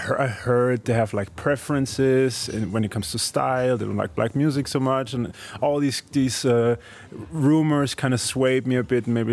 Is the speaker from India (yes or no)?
no; Austria; English is a second language; So I was like, okay, my home country and my birth country, of course, comes first.